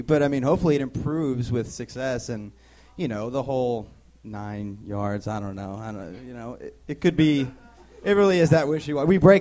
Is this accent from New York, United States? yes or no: no; Silver Spring, Maryland, United States; Silver Spring.